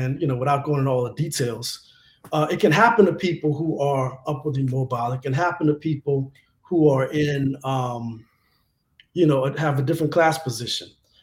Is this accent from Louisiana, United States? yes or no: yes; Louisiana, United States; but people in my home state of Louisiana are still being arrested for cannabis possession and distribution.